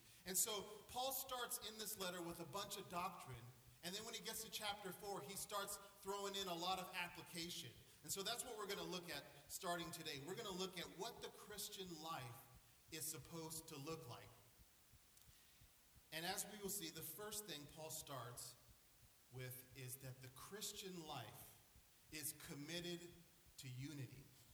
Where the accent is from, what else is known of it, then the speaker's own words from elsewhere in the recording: San Diego, California, United States; now in Connecticut, United States; And my wife and I, we always had this strange desire — we're both born and raised in San Diego — strange desire to, and I don't mean strange in a negative way, but a desire to live in Connecticut.